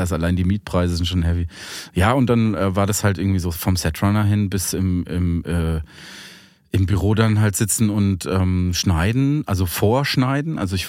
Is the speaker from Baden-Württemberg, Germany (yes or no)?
no; Munich, Bavaria, Germany; Ja, ich komme aus München, also ich bin gebürtiger Münchner.